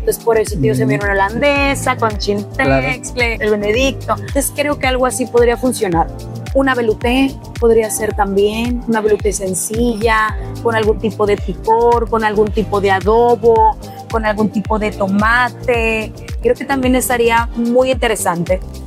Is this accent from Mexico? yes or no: yes; Guaymas, Sonora, Mexico; unos tacos de asada de Sonora, donde soy de Sonora, de Guaymas, Sonora, del puerto